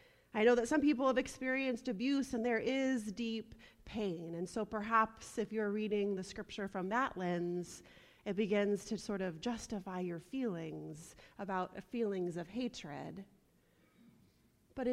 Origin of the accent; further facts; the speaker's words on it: Nebraska, United States; I grew up in Nebraska, so we don't have a whole lot of lakes